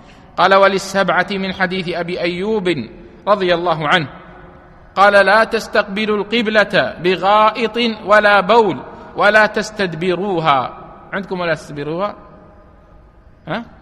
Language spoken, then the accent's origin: Arabic; United Arab Emirates; طيب إذا كان عندنا في الإمارات مثلا، هل يقال شرقوا أو غربوا أو يقال ماذا؟